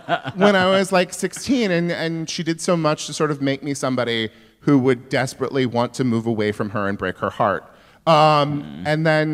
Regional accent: California, United States; I'm not from there. I'm from Northern California. When you think of Northern California, you think of lesbian sous chefs and vineyards. And that's not where I'm from either.

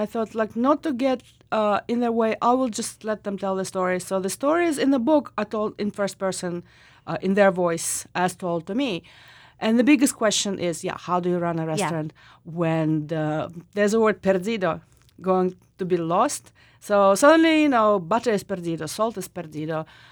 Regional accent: Russia; English is a second language; growing up in Russia, I was, my second language was Spanish. I went to Spanish speaking school.

